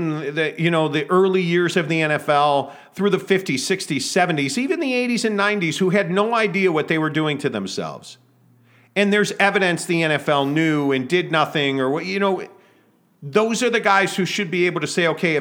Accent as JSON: {"language": "English", "town": "Chicago", "region": "Illinois", "country": "United States", "tie": "born or raised there", "said": "Dave Duerson, who I idolized as a kid growing up in Chicago"}